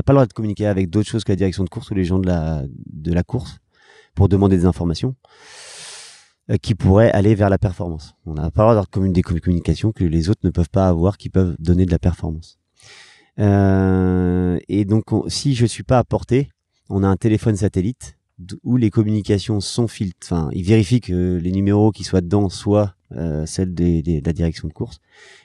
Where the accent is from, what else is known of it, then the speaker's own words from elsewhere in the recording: Nantes, Pays de la Loire, France; Bon, moi, j'étais de Nantes, donc pas mal de sollicitations médias, les copains qui passent.